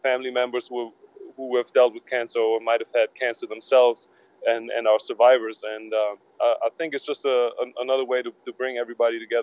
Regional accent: Germany; when I was growing up in Germany

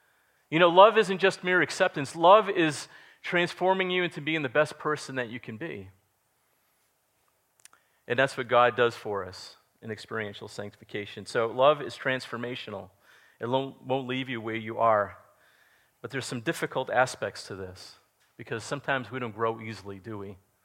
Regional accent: Massachusetts, United States; So I grew up in Massachusetts. We'd have the big Christmas party at home.

